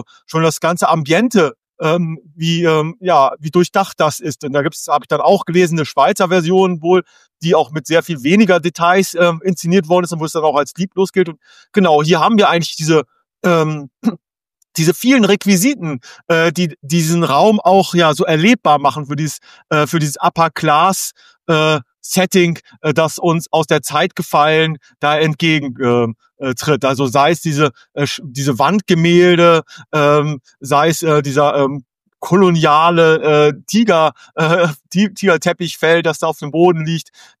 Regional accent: Cologne, North Rhine-Westphalia, Germany; born there; ich bin schon so weit weg von Köln, von meiner Geburtsstadt

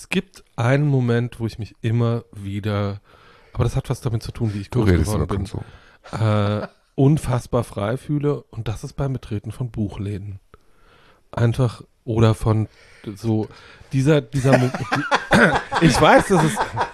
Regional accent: eastern Germany, Germany; mich als Ostdeutscher in meiner kompletten Identität in der westdeutschen Gesellschaft zu bewegen

